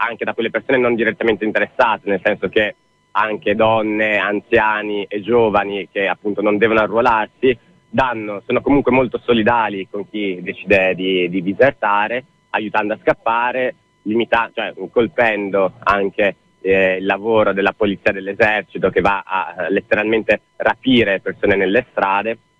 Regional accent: Venice, Veneto, Italy; Io vengo da Venezia

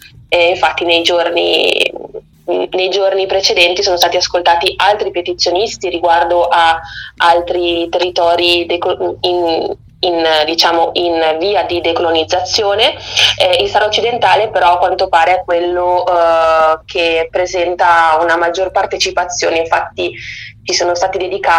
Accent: Mantua, Lombardy, Italy; Io sono di Mantova

